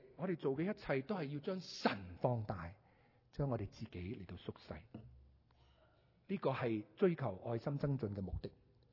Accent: Hong Kong; 我们香港人叫穆罕默阿里做牙刷拳王

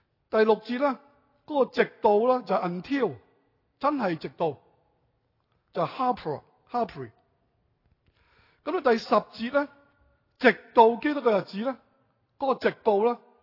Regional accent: Hong Kong; born there; 我哋系浙江人嚟。我浙江人，你听唔听到？啊，喂，牧师，你啲广东话唔正嘅，因为我香港出世啊嘛。我浙江人，即系俗话即系上海人。

